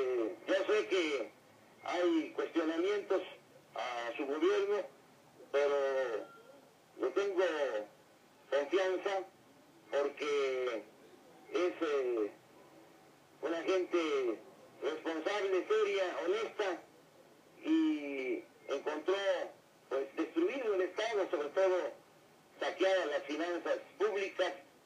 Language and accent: Spanish; Tabasco, Mexico; pues soy tabasqueño